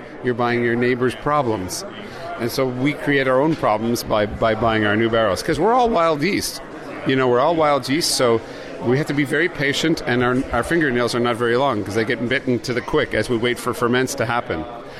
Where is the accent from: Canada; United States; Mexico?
Canada; as a Canadian, but also as a winemaker, I love what Niagara does with the limestone soils.